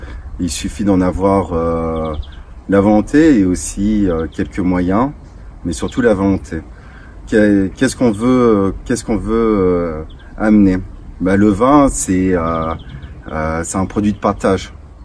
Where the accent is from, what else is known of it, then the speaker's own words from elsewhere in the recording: Paris, Île-de-France, France; je suis originaire de Paris, j'ai 32 ans